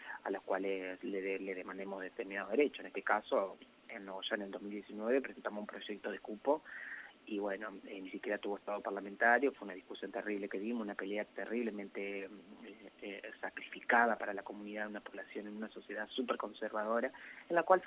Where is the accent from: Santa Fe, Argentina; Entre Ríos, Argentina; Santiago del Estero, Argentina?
Entre Ríos, Argentina; Nogoyá; soy una activista, digamos, que trasciende independiente de Nogoyá